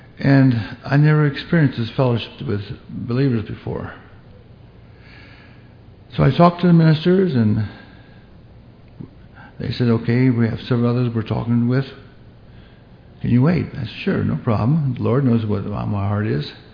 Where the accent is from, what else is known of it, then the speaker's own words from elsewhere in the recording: Akron, Ohio, United States; I was raised in East Akron.